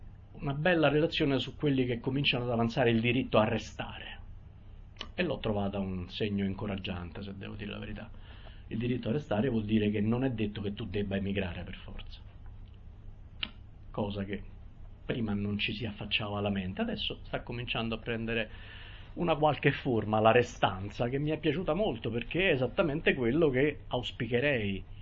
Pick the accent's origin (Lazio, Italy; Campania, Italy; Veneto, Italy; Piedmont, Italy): Lazio, Italy; Rome; Io poi sono romano